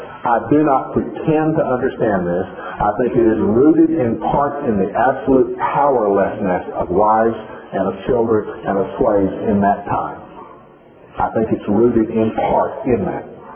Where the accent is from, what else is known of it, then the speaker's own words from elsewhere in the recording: Tennessee, United States; I grew up in East Tennessee